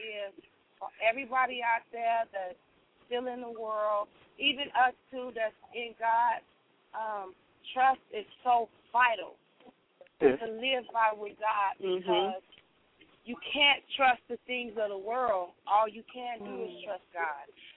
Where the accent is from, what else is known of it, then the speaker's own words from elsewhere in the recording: Chicago, Illinois, United States; I come from Chicago, Illinois, and my family, you know, I couldn't even trust the folks.